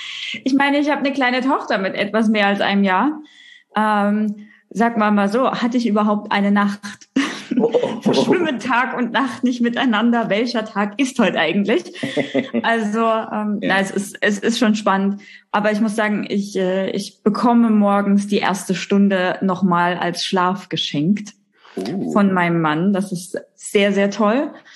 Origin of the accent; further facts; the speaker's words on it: Thuringia, Germany; Ich bin gebürtig aus Thüringen. Das heißt, die Ost-Connection geht hier durch.